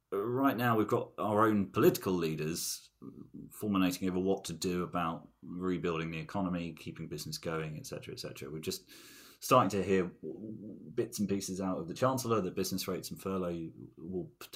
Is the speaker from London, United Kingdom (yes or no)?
yes; London, United Kingdom; I grew up in London